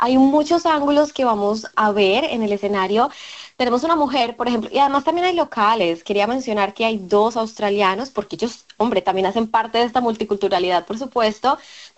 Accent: Colombia; yo soy periodista también de Colombia

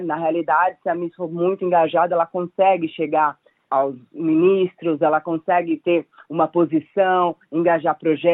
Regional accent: São Caetano do Sul, São Paulo, Brazil; born there; A prefeitura de São Caetano, que é a cidade que eu nasci no Brasil, no município de São Paulo

